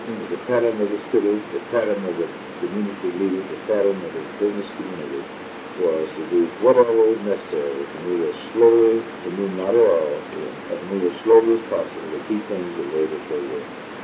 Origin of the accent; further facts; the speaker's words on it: Cottonwood, Georgia, United States; she had a student who came from Cottonwood, Georgia, my hometown, and never been to a big town